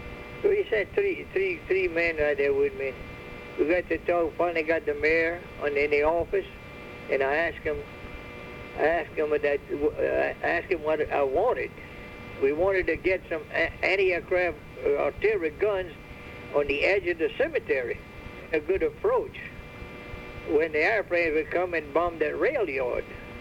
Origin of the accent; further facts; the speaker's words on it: Louisiana, United States; I said, yeah, I'm from Louisiana.